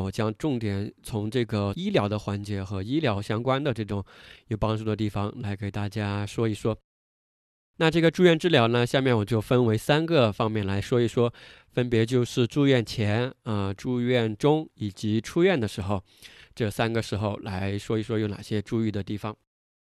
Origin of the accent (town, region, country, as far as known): China